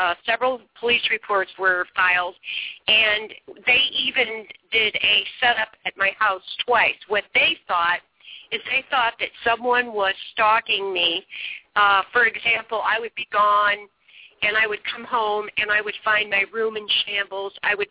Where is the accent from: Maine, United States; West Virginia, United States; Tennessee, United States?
West Virginia, United States; I grew up on the Kentucky-Virginia border, and so West Virginia, I should say. And, I mean, that was a coal mining town, and, you know, I mean, they were very steeped in religion.